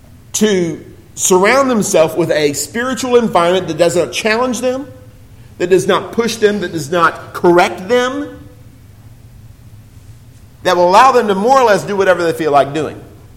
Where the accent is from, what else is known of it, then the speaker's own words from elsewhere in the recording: Ireland; I'm Irish, I got the red hair, you know, I can't help the temper thing.